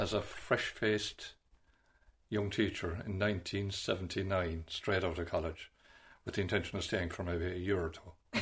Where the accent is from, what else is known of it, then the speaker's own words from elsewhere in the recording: Dingle, Munster, Ireland; growing up in Dingle, when I was in the we started in the convent school.